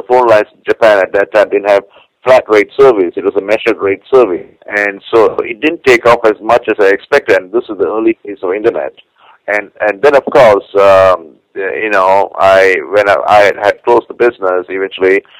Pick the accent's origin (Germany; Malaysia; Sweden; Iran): Malaysia; moved away as an adult; now in United States; I was born and brought up in Malaysia, and I moved to the U.S. about 25 years ago